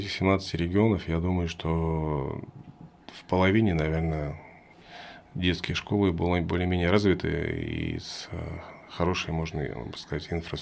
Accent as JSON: {"language": "Russian", "town": "Krasnoyarsk", "region": "Krasnoyarsk Krai", "country": "Russia", "said": "вот я был из Красноярска"}